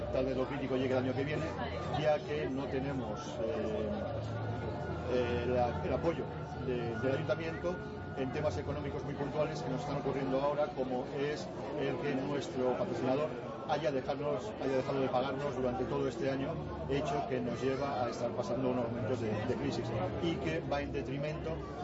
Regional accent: Teruel, Aragon, Spain; yo vengo de Teruel

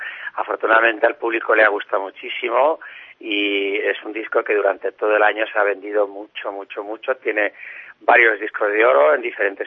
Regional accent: Andalusia, Spain; yo soy español, soy andaluz, pero mi segunda casa diríamos que está en América, por supuesto.

